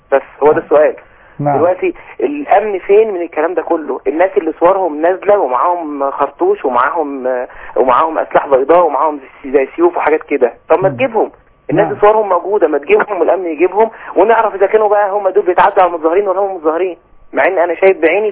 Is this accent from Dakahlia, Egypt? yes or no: no; Alexandria, Alexandria Governorate, Egypt; انا من اسكندريه وساكن جنب المنطقه الشماليه